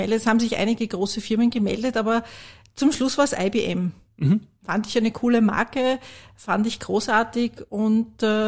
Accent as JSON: {"language": "German", "region": "Vienna", "country": "Austria", "tie": "born or raised there", "said": "ich bin eine Urwienerin. Ich bin geboren und aufgewachsen in Wien."}